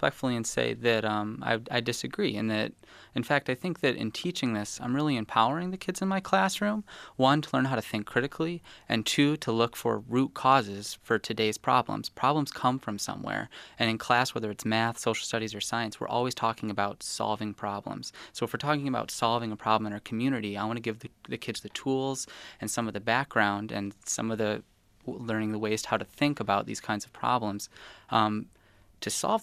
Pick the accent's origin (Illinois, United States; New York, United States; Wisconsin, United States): New York, United States; Webster; I never learned about the Rochester riots growing up in Webster.